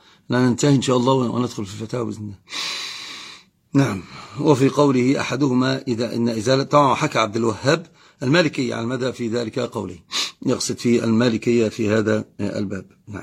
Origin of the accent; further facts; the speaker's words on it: Egypt; عندنا في مصر أما يرى شيئا قال يفعل ذلك